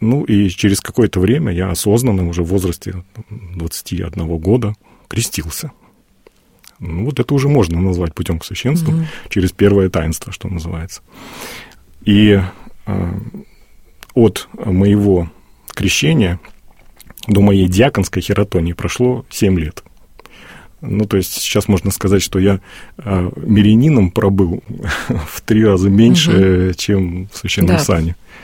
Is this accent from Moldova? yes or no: no; Samarkand, Samarqand Region, Uzbekistan; И родился в древней столице Самарканде. То есть, ну, за несколько тысяч километров от Москвы, где ныне я служу